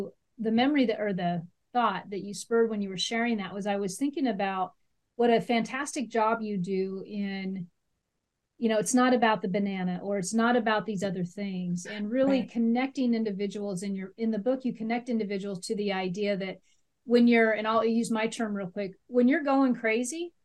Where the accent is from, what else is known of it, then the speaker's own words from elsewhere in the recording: Nebraska, United States; just reminded me of home. I'm from Nebraska.